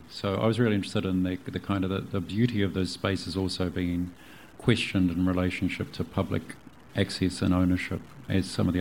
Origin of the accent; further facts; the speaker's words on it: Auckland, New Zealand; I grew up near the Manukau, so, you know, we could describe those kind of excursions to a sense of literally discovery or tohura in the city.